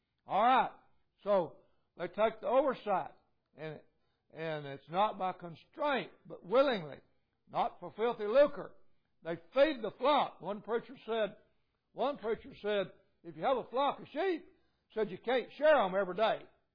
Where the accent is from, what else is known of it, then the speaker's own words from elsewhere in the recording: United States; Man, I'm thankful I'm American, aren't you?